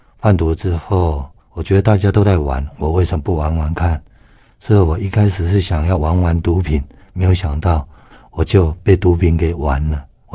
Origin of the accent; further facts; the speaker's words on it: Sanchong, New Taipei, Taiwan; 我在三重长大，我今年46岁了，